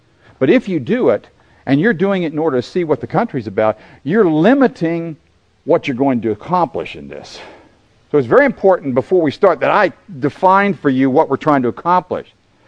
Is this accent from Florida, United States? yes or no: yes; Florida, United States; And I was from the south. I was from Florida, all right?